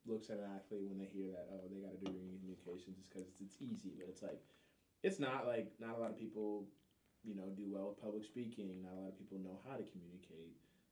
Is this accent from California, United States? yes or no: yes; Elk Grove, California, United States; I grew up in Elk Grove. It was very, I mean, at the time, whitewashed